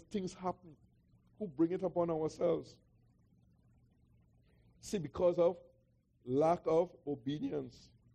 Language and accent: English; Trinidad & Tobago; I'm no African and I'm no American. I tell them that. Don't call me that. I'm a born Trini. That's my nationality.